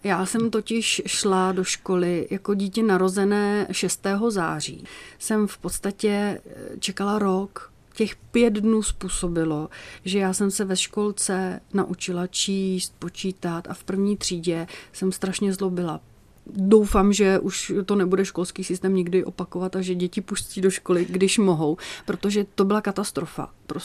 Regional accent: Prague, Czechia; Já jsem vyrůstala do 10 let v Podbabě. Praze 6, takže uprostřed Šárky.

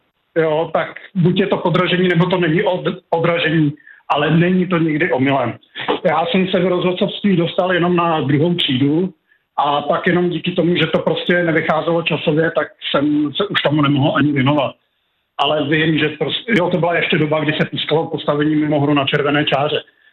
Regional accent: Jindřichův Hradec, South Bohemian Region, Czechia; já jsem fanoušek hokeje, já jsem od Jindřichova Hradce

